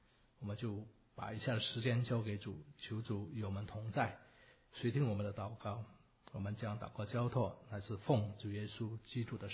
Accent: China; 我们中国人的宣教施工起步就比较慢啊，我们大概只走了50多年。

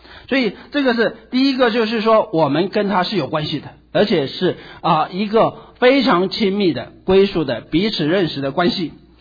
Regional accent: China; 我是中国人，所以我最熟悉的是中国历史。

